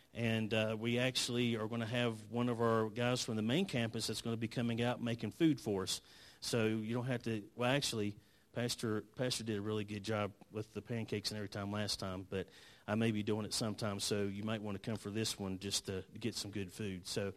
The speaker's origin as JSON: {"language": "English", "region": "North Carolina", "country": "United States", "said": "so I'm from North Carolina, so this looks like an East Coast church because if it gets like just a dusting, we stay home."}